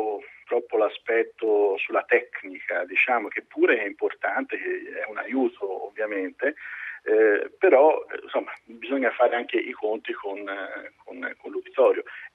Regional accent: Florence, Tuscany, Italy; o si direbbe a Firenze, ma figurati il pischero, in radio, tanto siamo fiorentini.

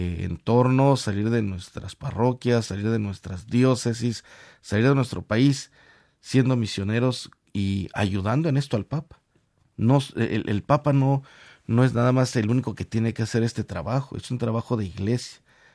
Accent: Mexico; como mexicanos somos expresivos

